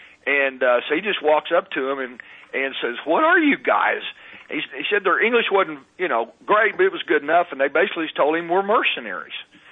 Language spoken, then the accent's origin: English; Texas, United States; I'm from Texas, and I can't even change my accent.